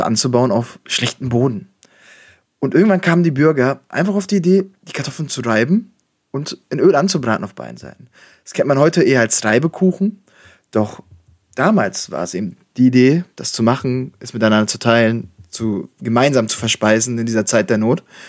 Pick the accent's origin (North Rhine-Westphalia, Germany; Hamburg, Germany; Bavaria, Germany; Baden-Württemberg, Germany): North Rhine-Westphalia, Germany; Schwerte; Heute reden wir über meine Heimatstadt Schwert, in der ich geboren und aufgewachsen bin.